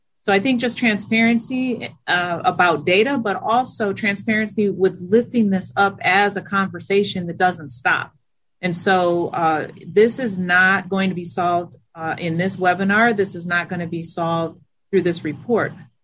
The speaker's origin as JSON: {"language": "English", "town": "Detroit", "region": "Michigan", "country": "United States", "tie": "born or raised there", "said": "as I think about growing up in Detroit in the 70s and 80s as a kid, I always wanted Detroit to be like the other big cities I saw in the movies, right?"}